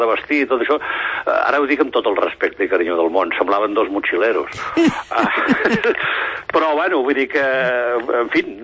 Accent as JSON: {"language": "Catalan", "town": "Figueres", "region": "Catalonia", "country": "Spain", "lives_now": "Girona, Spain", "said": "mai he oblidat Figueres, que a mi m'encanta Figueres, soc"}